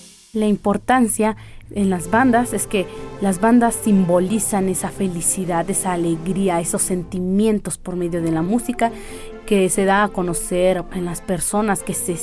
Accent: Santiago Matatlán, Oaxaca, Mexico; vengo de Santiago Matatlán, Tlacololo, Oaxaca. Pues Santiago Matatlán es un lugar mundialmente reconocido como la capital mundial del mezcal

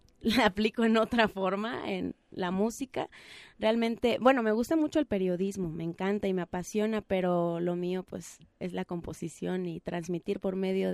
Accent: Juchitán, Oaxaca, Mexico; Bueno, yo nací y crecí toda mi vida en Juchitán.

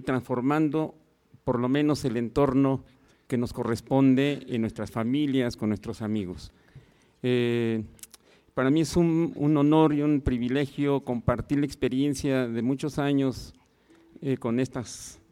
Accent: Mexico; Eso nos caracteriza como personas y como mexicanos.

